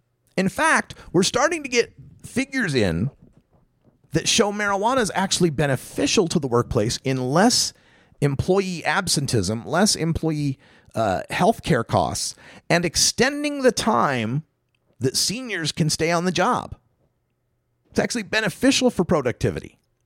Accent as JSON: {"language": "English", "region": "Idaho", "country": "United States", "tie": "born or raised there", "said": "Some of them, like, you know, back in my home state of Idaho, you could get Everclear, 190 proof alcohol, right?"}